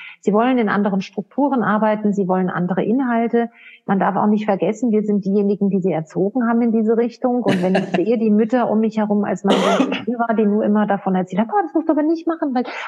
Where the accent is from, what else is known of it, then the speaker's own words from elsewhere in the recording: Hesse, Germany; ich komme selbst aus dem Odenwald.